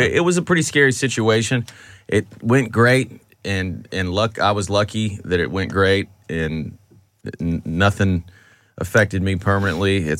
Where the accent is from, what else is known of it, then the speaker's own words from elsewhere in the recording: South Carolina, United States; I know about that from growing up in South Carolina